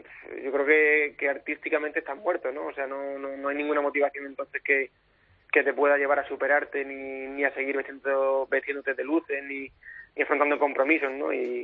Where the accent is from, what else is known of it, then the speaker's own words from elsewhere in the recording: Extremadura, Spain; La verdad que es un cartel, para mí como extremeño, muy bonito